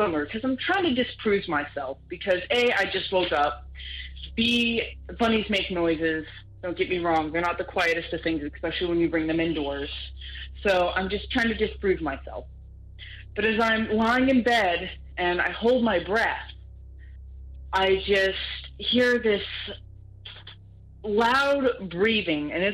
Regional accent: Pennsylvania, United States; born there; I was born up in Pennsylvania.

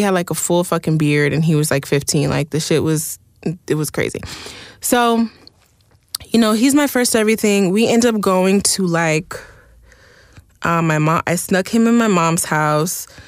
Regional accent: Oxnard, California, United States; like the first time I freaked where I grew up in Oxnard, there was like this skating rink.

